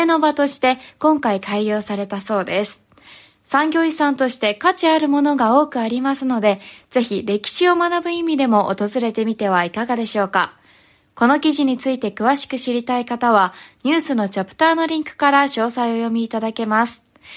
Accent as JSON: {"language": "Japanese", "region": "Saga", "country": "Japan", "said": "私の出身地である佐賀県で行われている"}